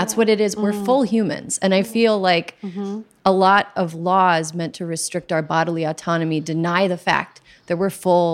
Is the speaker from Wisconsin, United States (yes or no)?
yes; Wisconsin, United States; my home state of Wisconsin